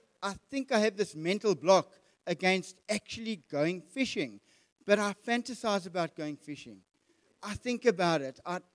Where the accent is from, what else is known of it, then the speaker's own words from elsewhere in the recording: Springs, Gauteng, South Africa; now in George, South Africa; Jax and I moved from Gauteng, Springs to be more precise. Yes, I'm from Springs.